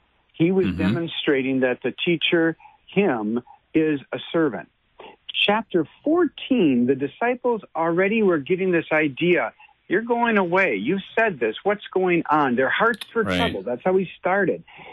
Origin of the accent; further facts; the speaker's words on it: Wisconsin, United States; from Wisconsin. I'm sorry, I don't say such things like that. I have other sayings of my own.